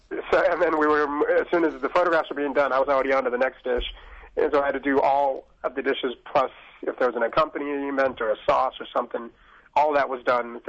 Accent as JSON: {"language": "English", "town": "Denver", "region": "Colorado", "country": "United States", "tie": "born or raised there", "lives_now": "Boulder, United States", "said": "I grew up here in Colorado, so I grew up in Denver, and now I'm living up in Boulder, and I grew up racing bikes back in the 80s."}